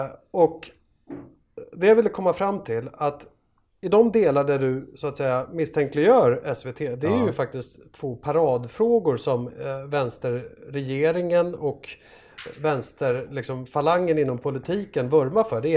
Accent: Örebro, Örebro County, Sweden; also born or lived in Stockholm; Jag är född i Stockholm men uppvuxen i Örebro.

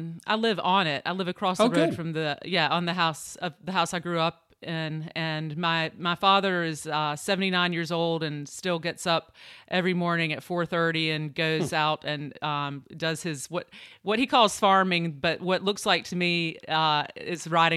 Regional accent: Deep Run, North Carolina, United States; So I grew up on my parents' tobacco farm, and every summer, you know, that's what our summer was all about.

